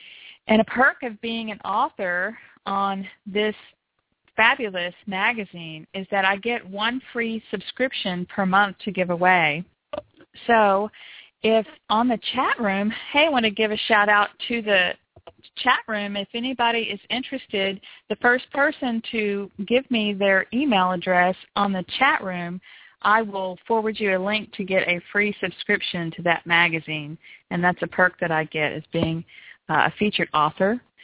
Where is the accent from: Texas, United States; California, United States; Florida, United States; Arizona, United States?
Texas, United States; We have the Texas Pleiadians, which I love very much because I can chat with people in my home state.